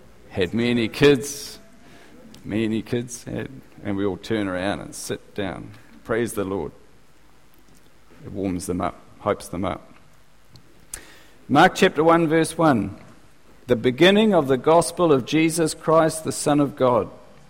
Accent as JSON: {"language": "English", "region": "Gisborne", "country": "New Zealand", "said": "I'm from Gisborne"}